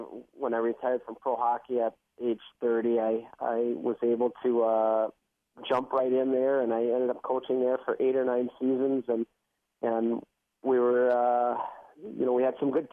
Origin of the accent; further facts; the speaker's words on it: Duluth, Minnesota, United States; growing up in Duluth, I had a chance to see, I had season ticket to the Bulldog hockey games, which is the college team out of Duluth.